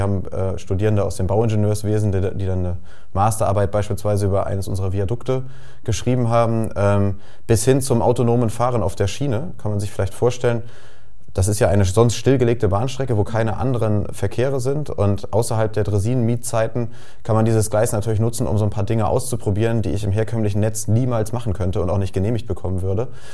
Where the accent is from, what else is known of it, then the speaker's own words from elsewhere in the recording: Lütjenburg, Schleswig-Holstein, Germany; immer wenn ich nach Hause gekommen bin, ich komme ursprünglich aus Lütjenburg